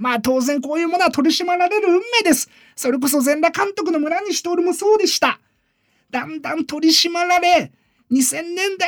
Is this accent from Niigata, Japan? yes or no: yes; Mitsuke, Niigata, Japan; ちなみに僕の地元新潟県見附市の自販機の写真も1枚載っております